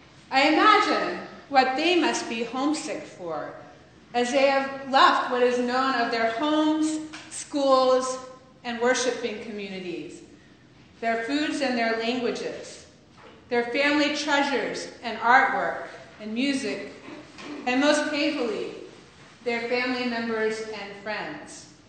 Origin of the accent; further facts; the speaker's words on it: Atlanta, Georgia, United States; I'm from Atlanta, Georgia.